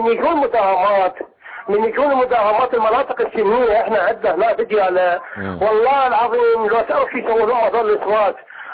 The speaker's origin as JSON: {"language": "Arabic", "country": "Iraq", "said": "اللي عندنا هنا بالعراق ما لهم اي كارة. يعني احنا عندنا بالكلام العربي بالعراقي"}